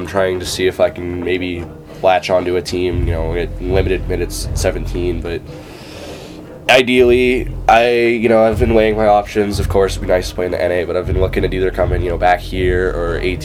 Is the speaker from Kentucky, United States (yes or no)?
no; Dallas, Texas, United States; also born or lived in Boston; Yeah, so my hometown technically would be Dallas, Texas, but okay. Just like my brother, I was born in Boston, so that's kind of where I list everything